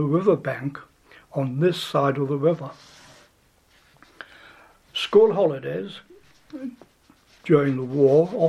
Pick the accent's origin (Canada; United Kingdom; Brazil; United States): United Kingdom; Bamburgh, North East England; also born or lived in Newcastle upon Tyne; I was born in Newcastle upon Tyne in 1930 and grew up in Bamburgh.